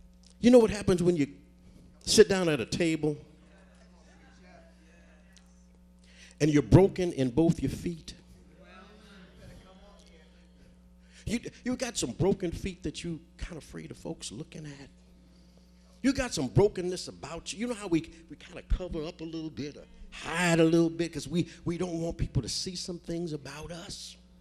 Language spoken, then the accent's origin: English; Compton, California, United States; That little house I grew up in Compton is 1,100 square foot house.